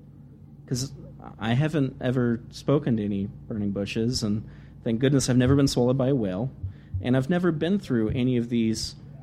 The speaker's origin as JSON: {"language": "English", "country": "United States", "tie": "born or raised there", "said": "I'm an American, and I grew up in America"}